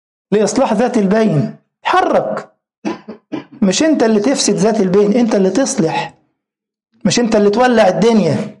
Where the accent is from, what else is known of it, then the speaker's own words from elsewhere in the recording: Egypt; ناصح عندنا في مصر يعني فاهم